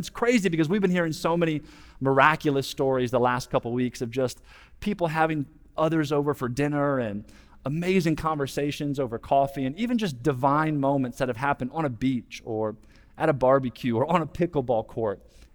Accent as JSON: {"language": "English", "region": "Indiana", "country": "United States", "tie": "born or raised there", "said": "My story is I grew up in Indiana, and I was surrounded by cornfields and basketball."}